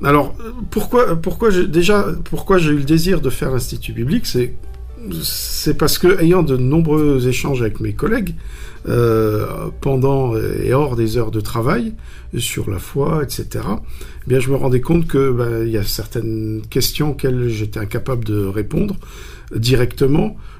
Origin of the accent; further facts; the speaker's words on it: Nice, Provence-Alpes-Côte d'Azur, France; also born or lived in Antibes / Marseille / Geneva / London; Je suis né sur la Côte d'Azur, à Antibes. J'ai passé les 11 premières années de ma vie à Nice. Ensuite, j'étais à Marseille, puis à Genève.